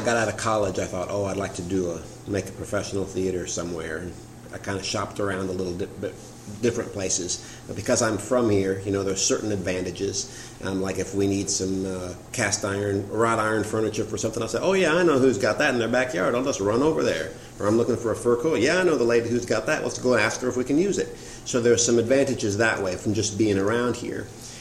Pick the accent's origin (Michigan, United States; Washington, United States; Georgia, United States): Georgia, United States; Macon; When I was growing up, it was the movie theater. It's where we came to see movies.